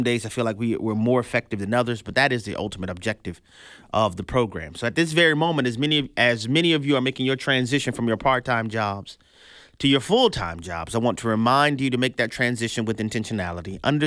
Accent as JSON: {"language": "English", "town": "New Orleans", "region": "Louisiana", "country": "United States", "tie": "born or raised there", "said": "growing up in New Orleans, and all my New Orleans people are going to know what I'm talking about, we had neutral grounds."}